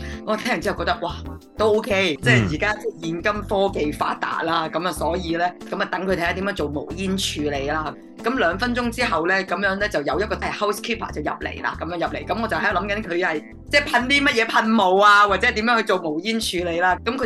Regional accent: Hong Kong; 我就算喺香港，我雖然唔係土生土長啦，咁但我都叫做話曬喺香港都幾耐下啦，喺香港度讀書，喺香港度長大，咁我都叫做半土生土長啦。

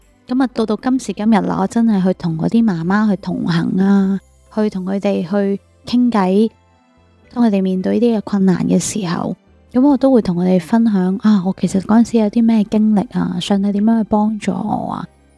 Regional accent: Hong Kong; 其实即是我们香港人就说养个小朋友要400万

